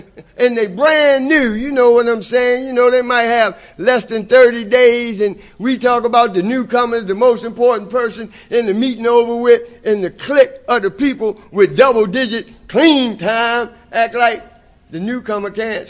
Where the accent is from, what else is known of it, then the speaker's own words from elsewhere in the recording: Baltimore, Maryland, United States; I come from the Baltimore area.